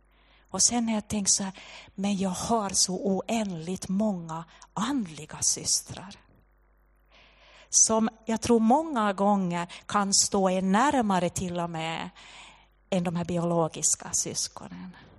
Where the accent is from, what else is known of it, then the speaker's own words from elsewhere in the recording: Finland; Och vi är tröga finländare, det här är ju såna vi är.